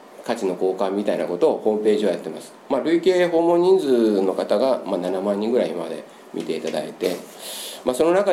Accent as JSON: {"language": "Japanese", "town": "Ube", "region": "Yamaguchi", "country": "Japan", "tie": "born or raised there", "also_born_or_lived": "Shimane / Matsuyama / Tokyo / Nagoya", "said": "生まれは島根県です。で、育ちはもう島根県は3ヶ月ぐらいいて、育ちはもうずっと宇部市です。で、学生時代も松山の方におりまして、で、あとはずっと20年間転勤族で東京、名古屋、広島、大阪というところを"}